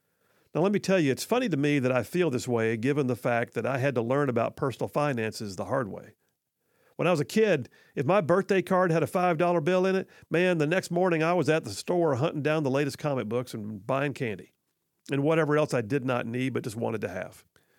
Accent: Huntsville, Alabama, United States; When I was a kid growing up in South Huntsville, everybody knew that gas was cheaper right across the Tennessee River Bridge.

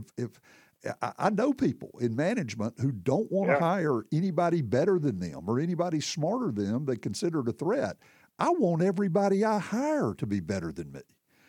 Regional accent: Tuscaloosa, Alabama, United States; growing up in Tuscaloosa, I was 22 years old before Bear Bryant was not the football coach at Alabama.

